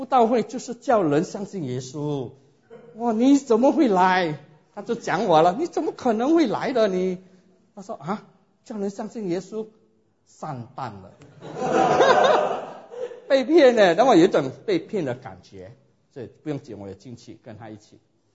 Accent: Singapore; also born or lived in Hainan, China; 我是生在海南岛，海南岛一个以前那个渔村了

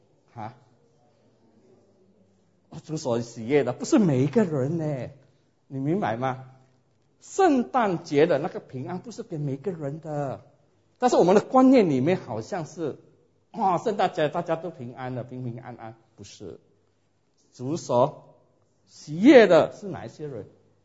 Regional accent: Singapore; also born or lived in Hainan, China; 我是生在海南岛，海南岛一个以前那个渔村了

